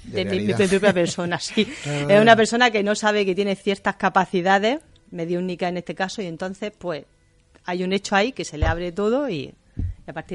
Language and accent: Spanish; Murcia, Region of Murcia, Spain; Yo, como homenaje a mi tierra, a Murcia, es una gran enamorada de la región